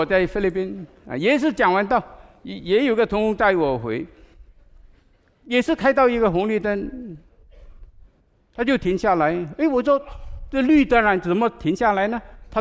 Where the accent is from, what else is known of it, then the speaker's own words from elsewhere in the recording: China; now in United States; 那我自己也是这个民族，就是我们中国人特别不懂得遵守律法